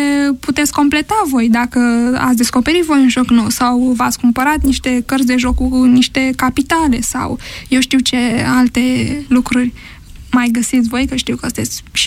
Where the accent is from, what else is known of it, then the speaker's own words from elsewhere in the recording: Prahova, Romania; tot pentru că eu sunt din Prahova de fel